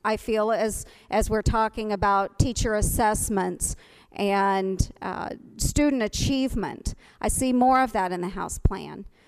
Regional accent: Iowa, United States; We are both Iowa natives, and I grew up in Montgomery County, where I reside now.

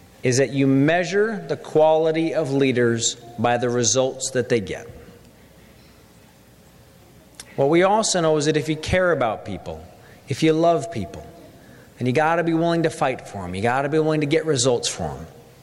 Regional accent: Missouri, United States; I was proud of the fact that he came to announce that plan in my home state of Missouri.

